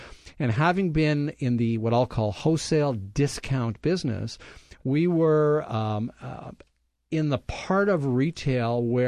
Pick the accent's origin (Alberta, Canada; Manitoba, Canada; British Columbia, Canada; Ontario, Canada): Manitoba, Canada; Winnipeg; I grew up in Winnipeg, and I was a bit of a late starter.